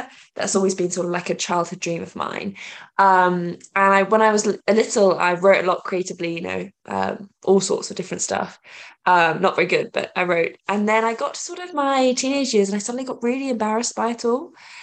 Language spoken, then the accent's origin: English; South West England, United Kingdom; now in London, United Kingdom; I'm from London, England. Well, I live in London, England. I'm from Dorset, England.